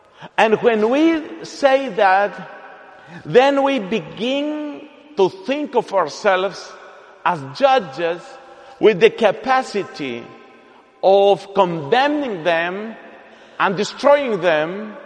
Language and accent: English; Colombia; In my country, I am from Colombia, South America.